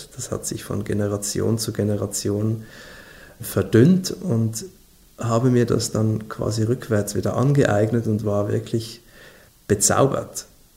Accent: Switzerland; was man als Schweizer bei seinen temporären Aufenthalten in Deutschland erlebt.

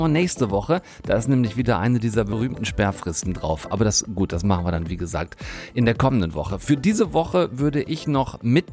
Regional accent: North Rhine-Westphalia, Germany; große Teile meiner Kindheit und Jugend am Theater verbracht

